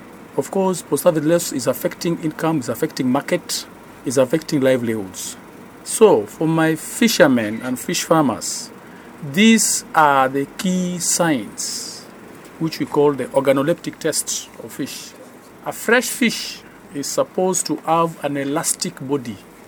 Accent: Kenya; I'm a Kenyan.

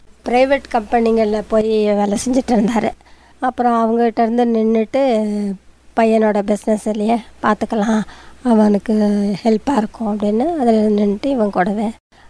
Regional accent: Kotagiri, Tamil Nadu, India; நான் பிறந்து வளர்ந்ததெல்லாம் Kotagiri. Kotagiri send Mary's கான்வென்ட்டில் தான் படித்தேன்.

